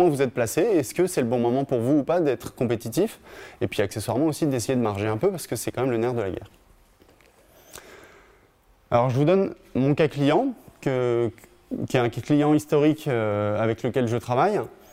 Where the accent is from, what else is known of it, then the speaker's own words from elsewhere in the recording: Montpellier, Occitanie, France; la Palanquée, c'est Montpellier, là d'où je viens.